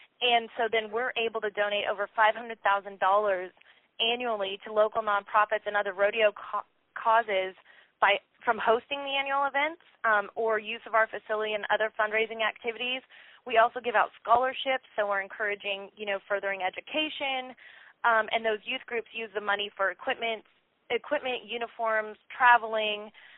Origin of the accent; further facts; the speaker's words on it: Salinas, California, United States; I grew up in Salinas and have attended the event my whole life.